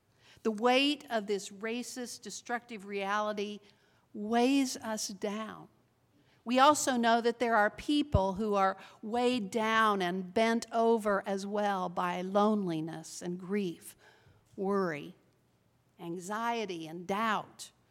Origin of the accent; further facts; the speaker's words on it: Kansas, United States; It happened in a small town named Lindsberg, Kansas, which is just 14 miles from my hometown.